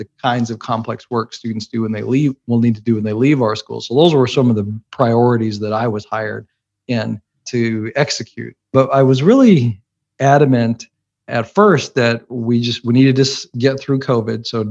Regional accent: Brandenburg, Kentucky, United States; I grew up in Meade County in Brandenburg. And, you know, it's a small town. I think when I grew up, there was definitely more cows than people in the community.

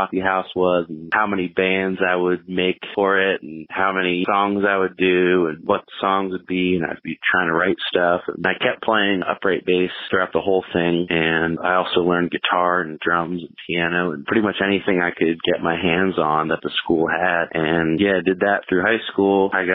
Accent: Carlisle, Pennsylvania, United States; now in Nashville, United States; I'm originally from Carlisle, Pennsylvania. For the last few years, I've lived in Nashville as a singer-songwriter and touring musician.

